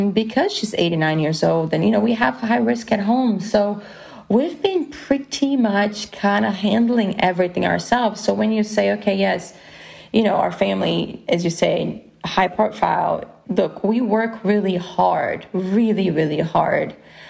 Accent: Brazil; now in United States; I'm from Brazil. We're a mixed family.

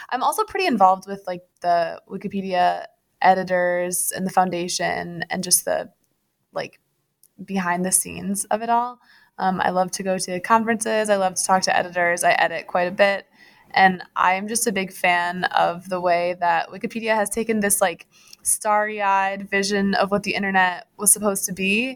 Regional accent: Grand Rapids, Michigan, United States; I grew up in Grand Rapids, Michigan. I went to the University of Michigan and I graduated in May.

